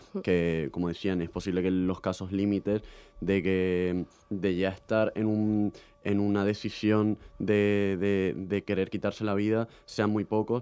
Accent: Venezuela; yo soy de Venezuela y no sé si en Venezuela hay

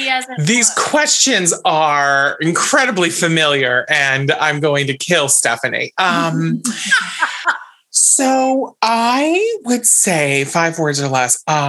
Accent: Round Lake, New York, United States; now in Palm Springs, United States; Well, I grew up in Round Lake, New York, which is about 2 hours north of New York City. And I currently live in Palm Springs, California, which is about 2 hours outside of Los Angeles.

